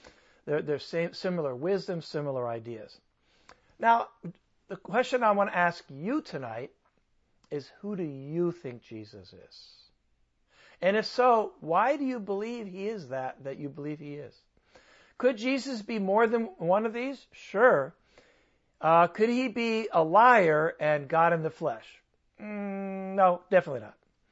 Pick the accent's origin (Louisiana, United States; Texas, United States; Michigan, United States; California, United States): California, United States; I'm from Southern California, so I say y'all.